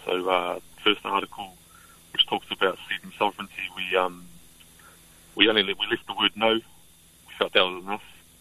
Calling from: Rotorua, Bay of Plenty, New Zealand; I'm coming from Rotorua

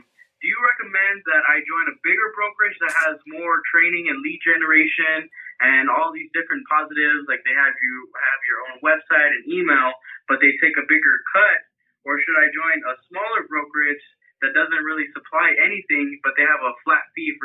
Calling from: San Antonio, Texas, United States; I'm calling from San Antonio, Texas.

